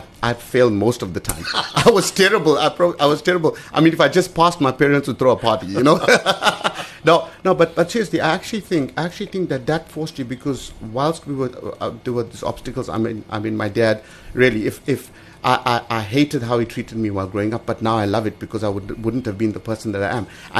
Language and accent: English; Durban, KwaZulu-Natal, South Africa; Okay, I grew up in a place called Mierbank in Durban.